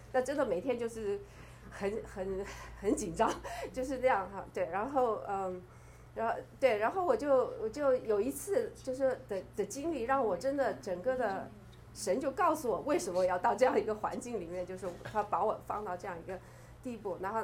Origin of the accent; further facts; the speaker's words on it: Beijing, China; now in United States; 因为我从北京出来的时候在北京，虽然那时候北京没有像现在这么多高楼，但是还是一个大城市嘛。然后我在那个就是在那边开始就上学，然后Arizona